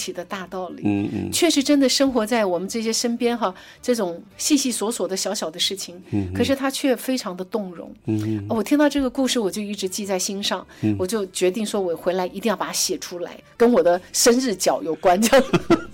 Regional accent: Taiwan; 他一听到我是台湾来的

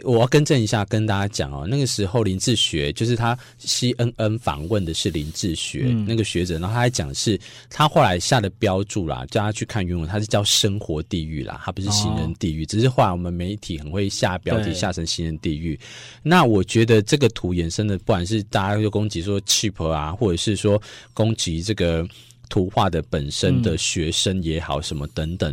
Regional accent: Taiwan; 我体会是说为什么我们台湾人那么爱排队

